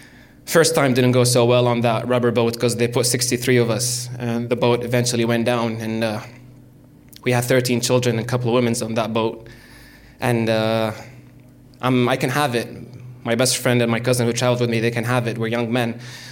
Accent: Syria; also born or lived in Riyadh, Saudi Arabia; we had to escape Saddam Hussein bombing Riyadh through the desert to Jeddah and then back to Syria, where we settled.

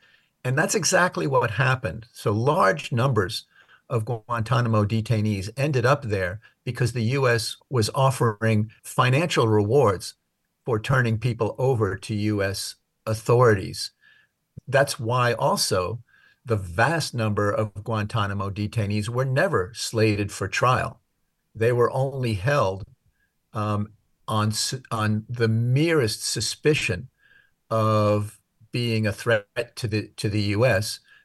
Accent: United States; I'm an American, and the ICRC is not going to send Americans to investigate an American detention facility.

